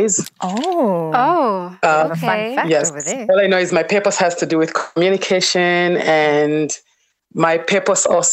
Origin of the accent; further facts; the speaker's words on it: Chipata, Eastern Province, Zambia; from the time I was a kid in the village where I grew up in Chipata, which is the eastern side of Zambia.